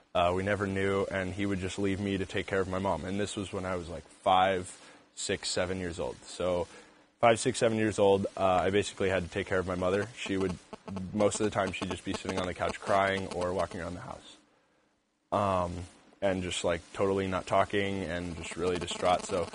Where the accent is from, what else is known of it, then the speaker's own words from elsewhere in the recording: Idaho, United States; I am adopted, I was from Idaho, my birth parents had me when they were 17-ish.